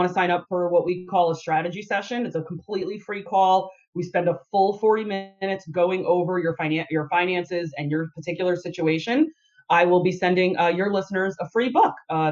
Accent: Northeast, United States; obviously we grew up in the Northeast

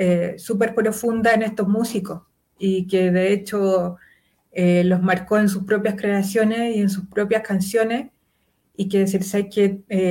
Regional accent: Chile; como incluso como habitante chileno, ese disco en los años 90 fue una cuestión que nos remeció a todos

